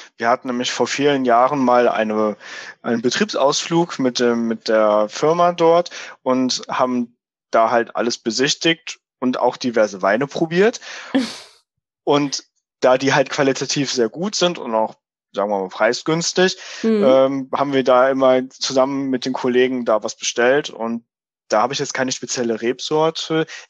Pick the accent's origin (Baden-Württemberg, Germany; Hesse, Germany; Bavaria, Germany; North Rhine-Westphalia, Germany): North Rhine-Westphalia, Germany; Hürth; Ich bin in Hürth selbst aufgewachsen. Das ist zwar hier städtisch. Ich finde das eigentlich eine gute Mischung zwischen ländlichen und städtischen